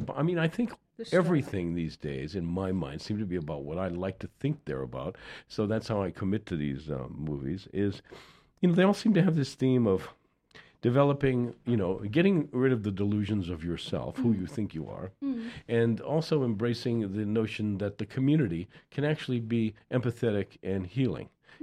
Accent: Boston, Massachusetts, United States; I mean, I left Boston. I mean, I grew up in Boston. It's a little bit rough and tumble

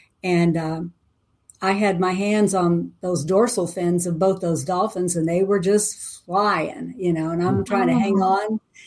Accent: Oklahoma, United States; I grew up in Oklahoma for the most part, but I've been to the ocean several times and I love it.

